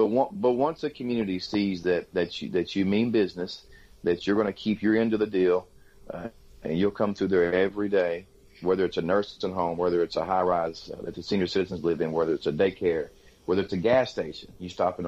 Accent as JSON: {"language": "English", "region": "Arkansas", "country": "United States", "tie": "born or raised there", "said": "that's my hometown. And, you know, when a police officer ends up policing the town that he grew up in, that's a big plus."}